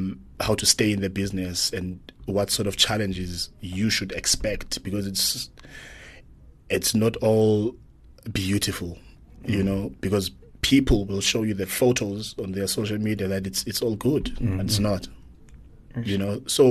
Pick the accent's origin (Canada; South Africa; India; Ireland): South Africa; first language Xhosa; English is a second language; You know, and the fact that I'm South African, that music rings to me.